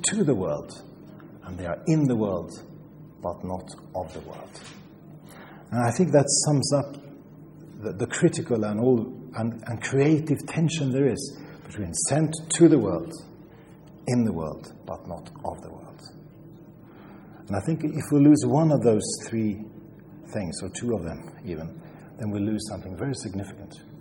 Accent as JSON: {"language": "English", "country": "Sweden", "lives_now": "Norway", "said": "I am originally from Sweden. I've been living as a persecuted minority in Norway for many years."}